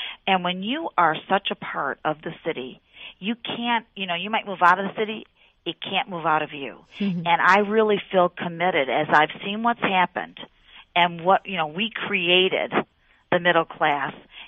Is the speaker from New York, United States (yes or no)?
no; Detroit, Michigan, United States; I was born on on Shane Street in the city of Detroit. My parents owned a tavern. We lived on top, youngest of 10 children. Mm-hmm. So I really grew up in the city